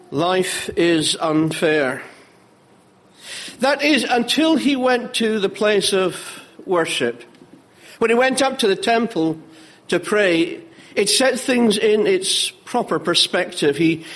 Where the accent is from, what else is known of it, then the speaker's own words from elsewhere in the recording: Edinburgh, Scotland, United Kingdom; Well, if it isn't obvious to you already by my accent, I have to confess that I come from Edinburgh